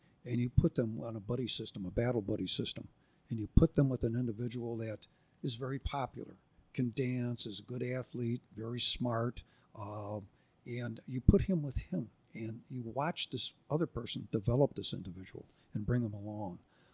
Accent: Elmhurst, Illinois, United States; I grew up in Elmhurst. I graduated from IC grade school and high school.

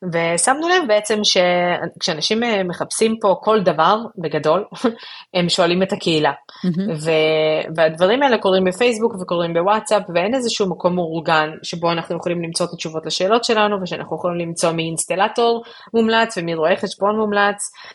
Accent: Jerusalem, Jerusalem District, Israel; וירושלים שגדלתי בה ומרגשת אותי.

